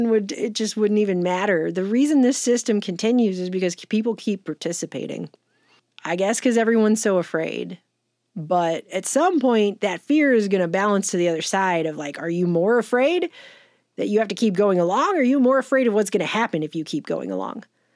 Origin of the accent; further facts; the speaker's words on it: United States; As an American, I think this is disgusting and stupid.